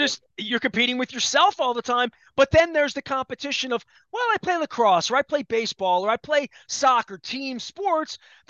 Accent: Dundalk, Maryland, United States; because I'm from Dundalk, you know.

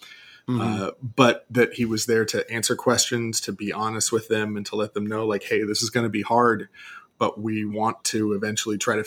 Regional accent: Hermosa Beach, California, United States; Oh, land of my hometown to watch that bioluminescence.

